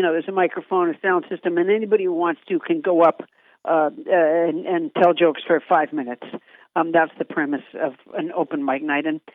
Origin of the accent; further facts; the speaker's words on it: Massachusetts, United States; also born or lived in Alabama; Well, I was born in Alabama, but I was raised in Massachusetts.